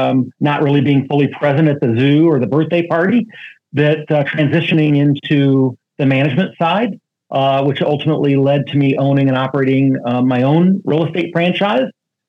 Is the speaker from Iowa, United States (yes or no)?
yes; Iowa, United States; now in Phoenix, United States; I was born and raised in Iowa on steak and potatoes and corn.